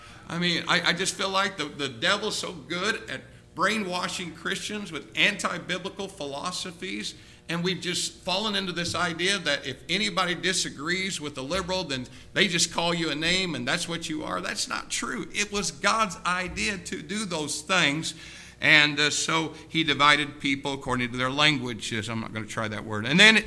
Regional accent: Indiana, United States; even though we are basically from Southern Indiana, same part

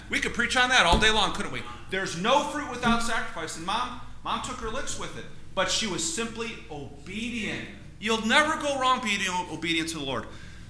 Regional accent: Cleveland, Ohio, United States; in Cleveland, I love Cleveland, I love my hometown, but it's not a military town, unfortunately.

